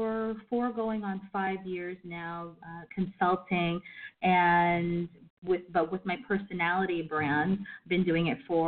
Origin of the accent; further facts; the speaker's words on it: New York City, New York, United States; I'm originally from New York City